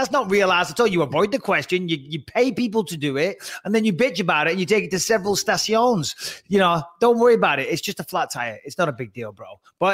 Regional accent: England, United Kingdom; now in United States; But, I'm English, living in America. I'm trying to assimilate to American culture.

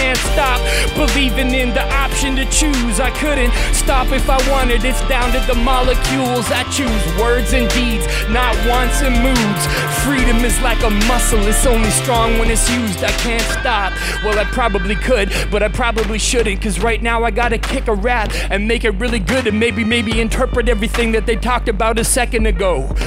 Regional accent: Western Canada, Canada; Now, I'm from Western Canada.

